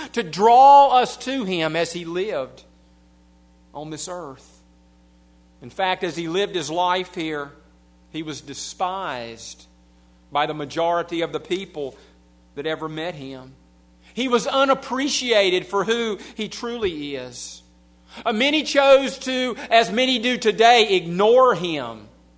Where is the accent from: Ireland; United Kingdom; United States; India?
United States; accent: southern; But you'll have to go with my southern accent and the silence.